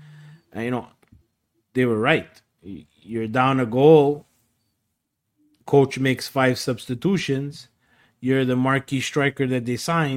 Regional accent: Canada; as a Canadian.

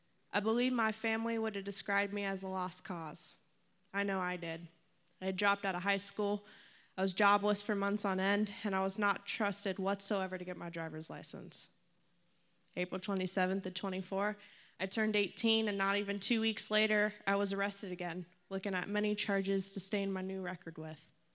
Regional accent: Pickerington, Ohio, United States; As you know … I'm 19 years old. I'm from Pickerington, Ohio, a nice suburb outside of Columbus.

